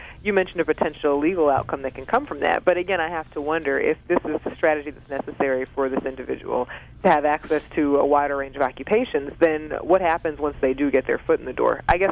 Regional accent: Georgia, United States; I moved here from Georgia. One of the senators in my home state until he retired was Saxby Chambliss.

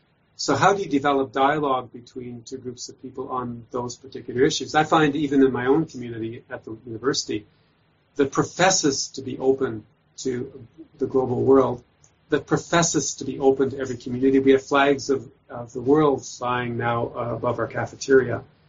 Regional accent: Canada; as a Canadian, living in a country that values multiculturalism

